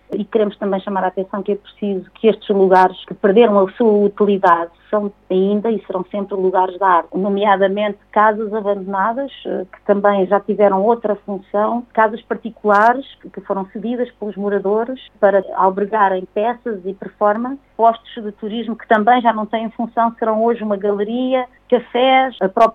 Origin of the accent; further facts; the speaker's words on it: Valada, Santarém, Portugal; born there; also born or lived in Lisbon; O local que é a minha origem, eu nasci em Valada e hoje vivo cá, há 2 anos que vivo cá